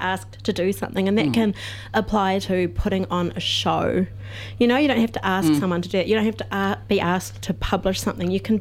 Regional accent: Auckland, New Zealand; like we're from Auckland and we like our town and our community

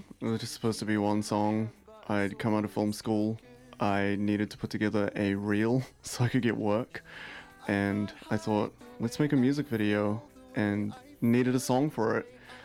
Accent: South Africa; now in Auckland, New Zealand; I'm originally from South Africa, so growing up in South Africa and here in Auckland, there were a lot of influences culturally

